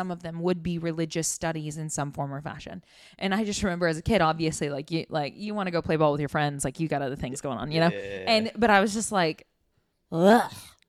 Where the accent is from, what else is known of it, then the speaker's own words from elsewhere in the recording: Shawnee, Oklahoma, United States; I'm from Oklahoma. That's mm-hmm. Shawnee is where I'm from.